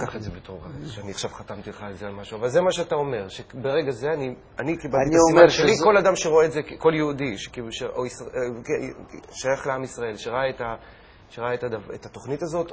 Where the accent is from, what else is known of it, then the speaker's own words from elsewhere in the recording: Poland; כי אני פולני